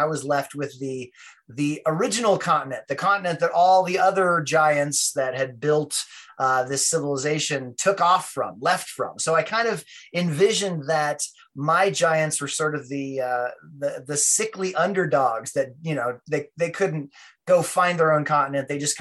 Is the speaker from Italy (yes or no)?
no; Durango, Colorado, United States; moved away as an adult; also born or lived in New York City; I grew up in Durango, Colorado. I kind of was a wanderer after high school. I started traveling from state to state when I was 18.